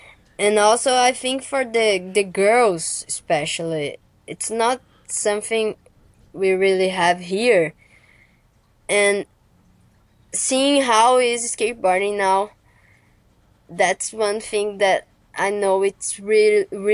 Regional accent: Brazil; especially because I'm from Brazil

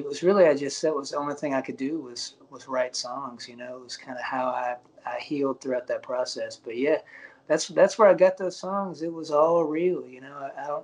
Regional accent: Alabama, United States; also born or lived in Nashville / Los Angeles; I was living in Los Angeles at the time. I'm from Alabama originally. I lived in Nashville for a handful of years

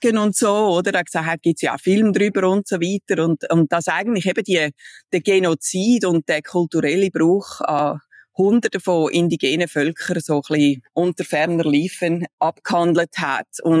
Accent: United States; wer sind wir als Amerikaner und wer ist tatsächlich Amerikaner und Amerikanerin

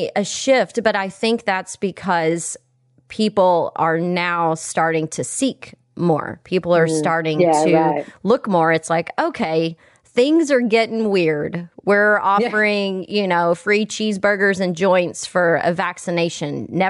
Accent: Texas, United States; now in California, United States; I mean, shit, I'm a Texan living in California

